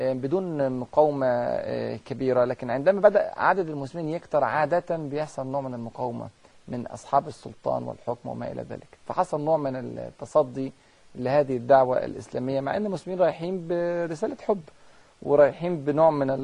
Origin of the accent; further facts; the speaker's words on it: China; احنا عندنا في الصين